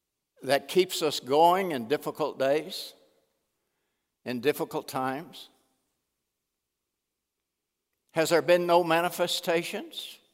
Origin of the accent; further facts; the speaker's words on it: Bogota, Texas, United States; born there; also born or lived in Houston; I was born in East Texas, Bogota. Everybody wants to go there. You know, and it's a wonderful little town of about 800. And I was living in Houston then.